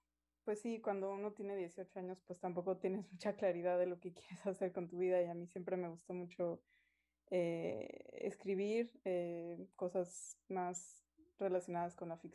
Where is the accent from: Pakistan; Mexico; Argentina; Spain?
Mexico; Mexico City; Pues yo crecí en la Ciudad de México, nací y crecí en la Ciudad de México, ahí pues pasé toda mi infancia, mi adolescencia, y estudié mi licenciatura allá también